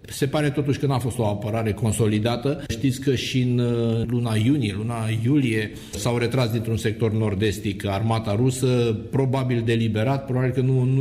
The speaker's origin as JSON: {"language": "Romanian", "country": "Romania", "said": "Și mă simt mândru ca român că am achiziționat."}